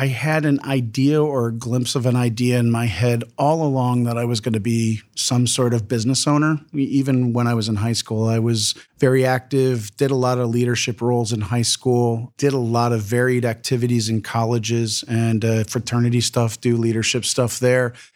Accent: Wickliffe, Ohio, United States; Grew up in Ohio, born and bred, outside of Cleveland, a small town called Wycliffe. It's 20 miles east of Cleveland. And I grew up there, was there until I graduated high school

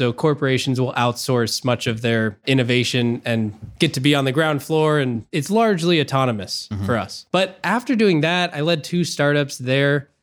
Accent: Dublin, Ohio, United States; also born or lived in Centerville, United States; So I went to Columbus, Ohio. I grew up in Dublin, went to Dublin City Schools, and then I went to Ohio State.

